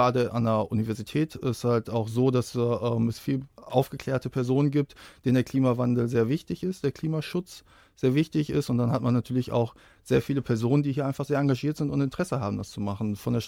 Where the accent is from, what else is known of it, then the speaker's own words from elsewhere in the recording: Dortmund, North Rhine-Westphalia, Germany; Ich bin hier aufgewachsen in Dortmund, bin Dortmunder